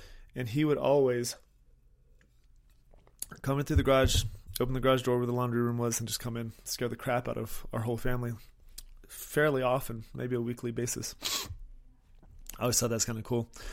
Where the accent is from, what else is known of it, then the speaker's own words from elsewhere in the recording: Florida, United States; But growing up in Florida, we would always go to the beach and we'd play in the waves and stuff